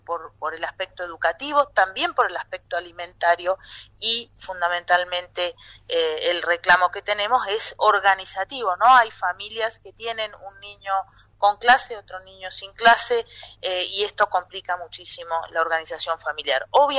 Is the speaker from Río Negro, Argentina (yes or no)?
yes; San Carlos de Bariloche, Río Negro, Argentina; born there; yo nací en San Carlos de Bariloche y toda mi transcurso por función pública lo hice desde esa ciudad